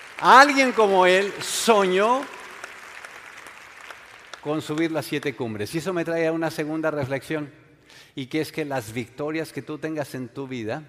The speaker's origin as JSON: {"language": "Spanish", "country": "Mexico", "said": "Allá en mi país, allá en mi México, mi familia tiene de estos hábitos de año nuevo."}